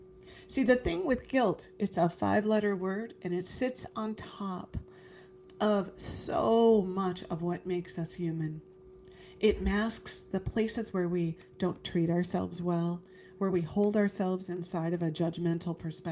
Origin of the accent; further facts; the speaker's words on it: Arizona, United States; Yeah, I grew up in Arizona.